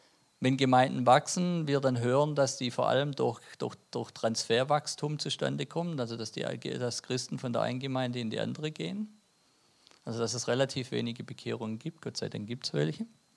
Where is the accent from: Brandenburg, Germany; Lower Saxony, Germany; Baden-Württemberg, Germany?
Baden-Württemberg, Germany; Ludwigsburg; accent: Swabian; now in Schwäbisch Hall, Germany; Also wie man hört, ich bin ja Schwabe, ich komme ursprünglich aus Ludwigsburg, sonst hat es nach Schwäbisch Hall verschlagen